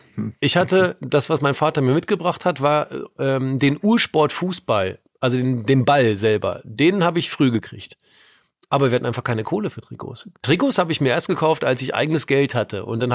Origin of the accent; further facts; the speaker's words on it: Hildesheim, Lower Saxony, Germany; Das ist der VfL Hildesheim aus meiner Heimatstadt.